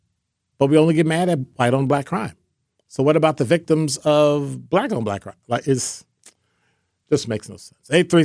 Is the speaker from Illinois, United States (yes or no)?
yes; Illinois, United States; Yes, that's my hometown, but sometimes people in Illinois do some strange stuff.